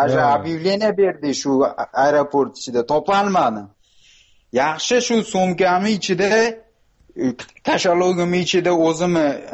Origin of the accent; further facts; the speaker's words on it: Fergana Region, Uzbekistan; now in Moscow, Russia; Moskvadan telefon. … Farg'onadanman.